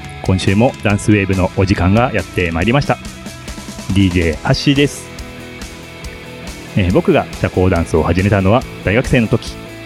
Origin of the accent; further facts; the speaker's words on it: Hiroshima, Japan; now in Tokyo, Japan; 広島から上京してきた僕は、コミュニティに属したかったので